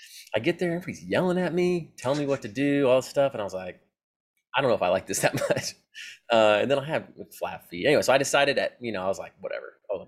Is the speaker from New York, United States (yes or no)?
no; Florida, United States; I'm from Florida, so they're both pretty close.